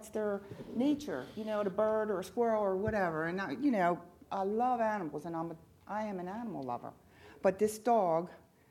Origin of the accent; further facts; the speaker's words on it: Catonsville, Maryland, United States; It's like I'm from Maryland, Catonsville.